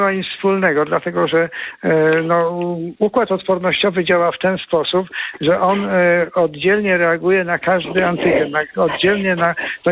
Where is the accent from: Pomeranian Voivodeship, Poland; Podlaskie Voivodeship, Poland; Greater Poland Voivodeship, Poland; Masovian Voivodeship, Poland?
Pomeranian Voivodeship, Poland; Gdynia; Czy pani wie, że ja jestem gdynianinem?